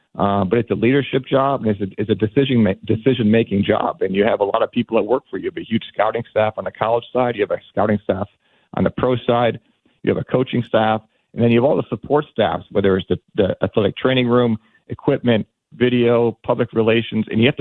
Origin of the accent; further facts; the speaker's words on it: Buffalo, New York, United States; And I was from Buffalo and a big Bills fan